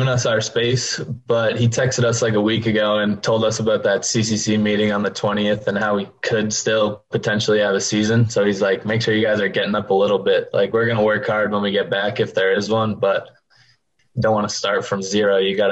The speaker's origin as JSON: {"language": "English", "town": "Greeley", "region": "Colorado", "country": "United States", "tie": "born or raised there", "said": "Yeah, I've lived in the same house since I was born."}